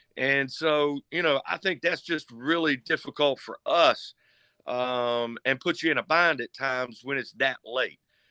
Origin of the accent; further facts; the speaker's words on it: West Virginia, United States; to be right here in my hometown. This is where I grew up, and like you say, I'm a graduate of West Virginia State.